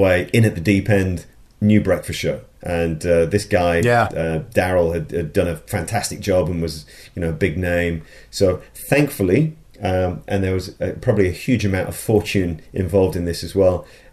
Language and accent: English; Sheffield, Yorkshire and the Humber, United Kingdom; I grew up in Sheffield, so Manchester is the other side of the hills to Sheffield